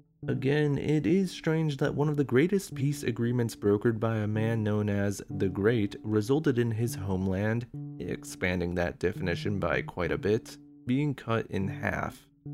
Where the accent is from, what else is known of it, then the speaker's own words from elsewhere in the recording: United States; As I'm American, I had to think of it in terms of, would recapturing London be akin to recapturing New York City